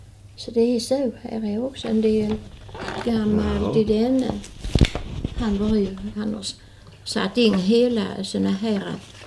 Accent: Yngsjö, Skåne, Sweden; moved away; Jag är från Yngsjö. Och jag hade första tiden jag var kommande hit till Huvud. Jag kom ju hit 1913.

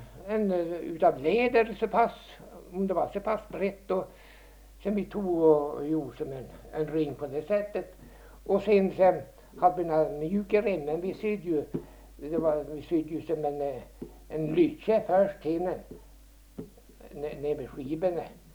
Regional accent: Vimmerby, Kalmar County, Sweden; born there; Jag är född på backen i Vimmerby.

